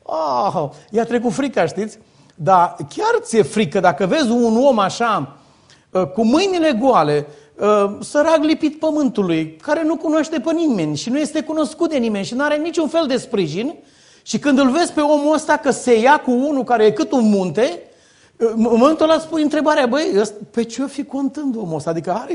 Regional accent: Târgoviște, Dâmbovița, Romania; când revăd orașul natal, Târgoviște

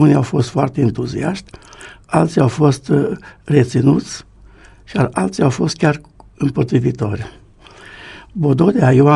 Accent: Pâncota, Arad County, Romania; born there; Iar eu m-am născut în Pâncota, tot aici, în județul Arad, și după nașterea mea a fost mutat cu serviciu în județul Brăila.

